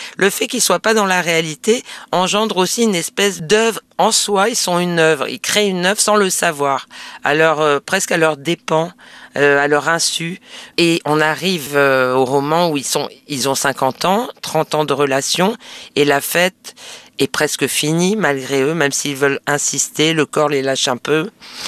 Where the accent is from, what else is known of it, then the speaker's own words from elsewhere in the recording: Nice, Provence-Alpes-Côte d'Azur, France; now in Paris, France; Moi, je ne suis pas une Parisienne de naissance. Hein, je suis une Niçoise.